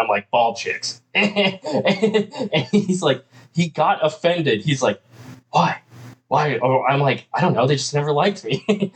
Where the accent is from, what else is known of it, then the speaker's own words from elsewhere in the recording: Las Vegas, Nevada, United States; You know, when you live in New York, you know, we're from Vegas, we kind of, you know, we have different ways.